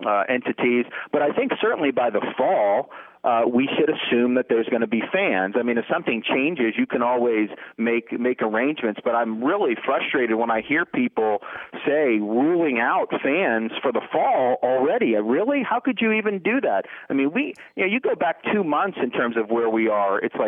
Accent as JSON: {"language": "English", "town": "Dunedin", "region": "Florida", "country": "United States", "tie": "born or raised there", "said": "I grew up in Dunedin, Florida. Our high school facilities were the Toronto Blue Jays spring training facilities."}